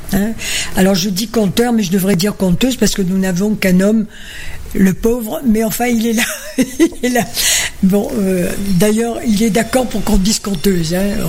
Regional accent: Corsica, France; Chez nous, en Corse, quand on veut aller chez quelqu'un d'important, on lui fait honneur en s'habillant

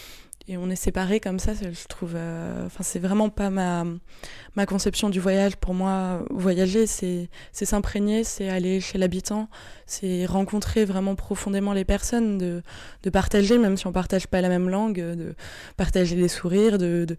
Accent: France; de m'intéresser en tant que Français en plus

